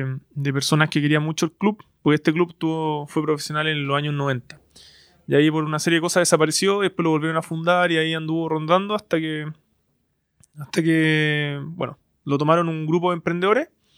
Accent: Santiago, Santiago Metropolitan Region, Chile; Soy un emprendedor chileno de Santiago, fanático del fútbol.

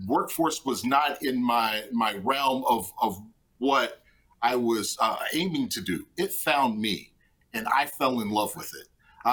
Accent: Kentucky, United States; I grew up in Western Kentucky, and I was working in marketing or in banking

